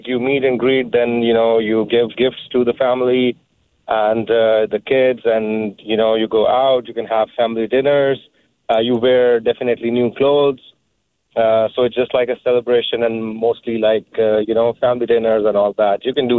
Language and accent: English; Pakistan; because I'm from Pakistan, and in those areas the way you celebrate thing is by eating sweets.